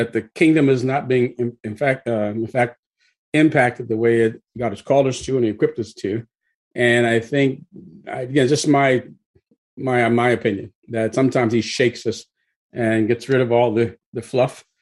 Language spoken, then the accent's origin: English; Tennessee, United States; also born or lived in Milwaukee, Wisconsin; now in McKinney, United States; I'm originally from Tennessee. Spent half my childhood in Tennessee, another half in Milwaukee, Wisconsin.